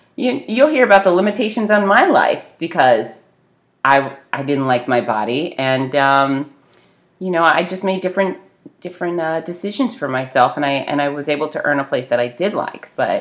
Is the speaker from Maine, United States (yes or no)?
no; Fort Lauderdale, Florida, United States; I grew up in the beach in Fort Lauderdale, and we were always tanning and using baby oil